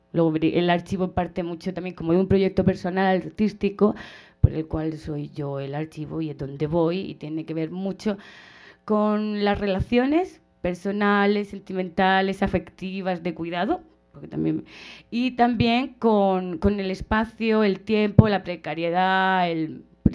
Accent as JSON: {"language": "Spanish", "town": "Murcia", "region": "Region of Murcia", "country": "Spain", "said": "ellas de Murcia, de donde yo soy"}